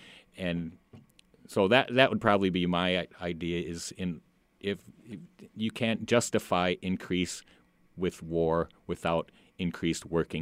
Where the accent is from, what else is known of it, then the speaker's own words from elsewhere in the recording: United States; I don't really like almost being American in a way because of that. But at the other time, like, I'm proud of the workers and my people and where I live.